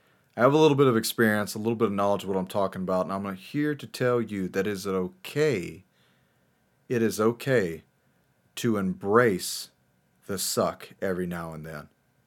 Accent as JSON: {"language": "English", "country": "United States", "said": "I am an American. I love my country. I love the citizens of my country."}